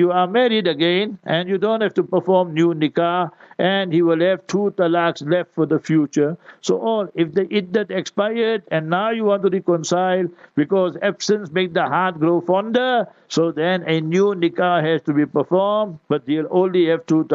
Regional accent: South Africa; I was a very young boy, Walter. I grew up in South Africa. I'm born in South Africa.

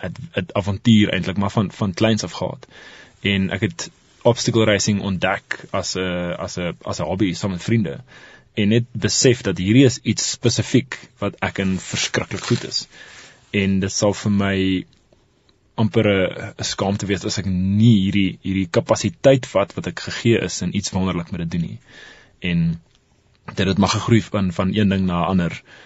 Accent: Hartbeespoort, North West, South Africa; ek is so bietjie buite Pretoria, ek kom van Hartbeespoort af

